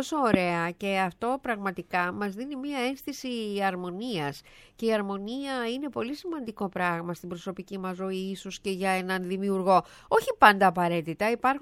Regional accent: Western Macedonia, Greece; Εγώ κατάγομαι από το Βόλιο Κοζάνης και ξέρω εκεί πώς είναι.

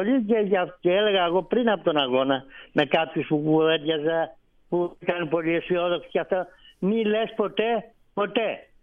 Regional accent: Patras, Western Greece, Greece; και είμαι από την Πάτρα.

